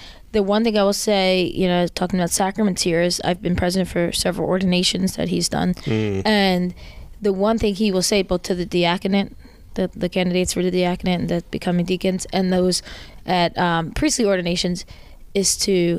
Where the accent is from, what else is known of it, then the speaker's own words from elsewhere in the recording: New Jersey, United States; Because I'm from North Jersey, so it's like my kind of people.